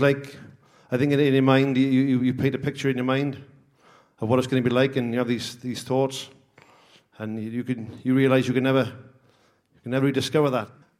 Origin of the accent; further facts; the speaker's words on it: Russia; I was raised in Russia, so for me it was like, you know, I was suckled by a she-wolf in the Siberian mountains.